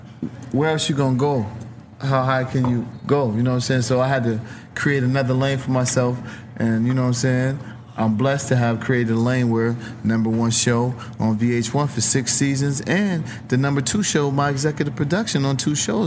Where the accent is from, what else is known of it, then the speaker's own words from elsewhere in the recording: Rochester, New York, United States; But you in Rochester, my hometown